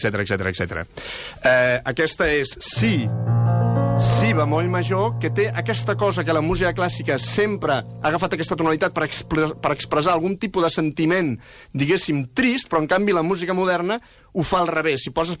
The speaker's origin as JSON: {"language": "Catalan", "town": "Cardona", "region": "Catalonia", "country": "Spain", "said": "jo mateix sóc de poble, sóc de Cardona"}